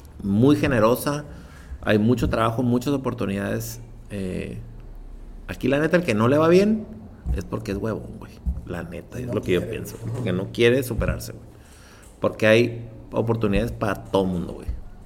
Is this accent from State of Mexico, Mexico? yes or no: no; Tijuana, Baja California, Mexico; Por lo menos yo crecí aquí, soy de Tijuana, nacido aquí, criado aquí.